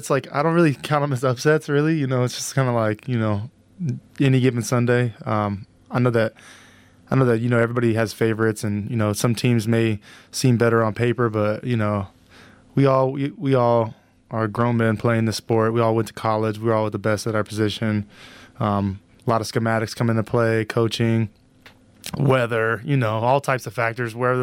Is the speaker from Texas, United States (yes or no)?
no; Fresno, California, United States; You know, I grew up in Fresno, California.